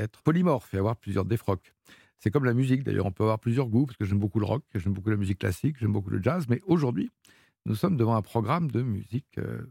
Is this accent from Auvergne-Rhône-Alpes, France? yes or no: yes; Lyon, Auvergne-Rhône-Alpes, France; Le premier, en 66, je suis un petit Lyonnais, j'ai 9 ans, et mes parents reviennent du music hall local